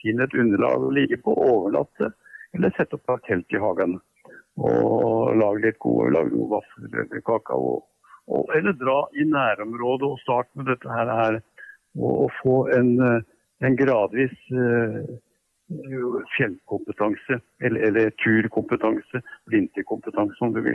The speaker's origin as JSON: {"language": "Norwegian", "town": "Bærum", "region": "Akershus", "country": "Norway", "tie": "born or raised there", "said": "I Bærum, der jeg vokste opp, var det faktisk en aktiv hundeklubb."}